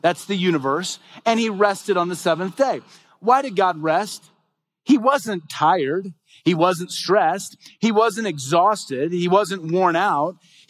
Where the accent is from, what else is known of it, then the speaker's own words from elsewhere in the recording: United States; And as an American, it will drive you absolutely crazy, right?